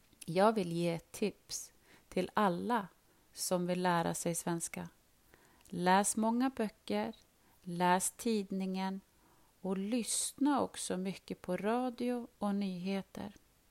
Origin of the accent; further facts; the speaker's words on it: Algeria; Swedish is a second language; now in Sweden; Jag kommer från Algeriet. Jag har bott i Sverige i nästan 3 år.